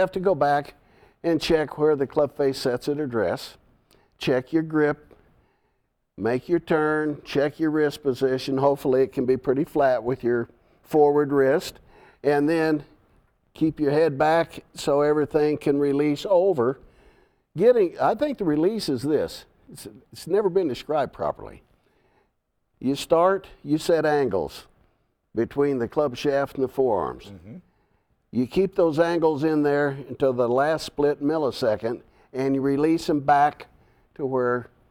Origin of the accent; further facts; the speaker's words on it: Kansas, United States; I grew up in Kansas where the wind does blow, you know.